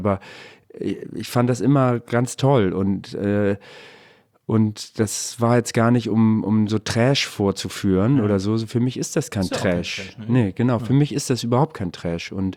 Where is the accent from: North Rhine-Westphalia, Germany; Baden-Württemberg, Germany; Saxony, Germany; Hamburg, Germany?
Hamburg, Germany; ich bin Hamburger